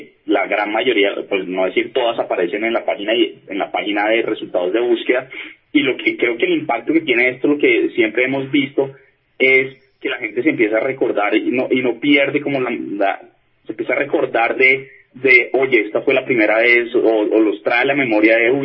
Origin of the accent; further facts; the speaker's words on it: Colombia; Como colombianos creo que nos sentimos orgullosos